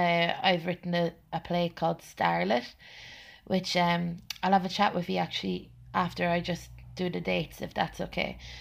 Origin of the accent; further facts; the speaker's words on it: Mullingar, Leinster, Ireland; And then Mullingar. Oh, Mullingar, my hometown.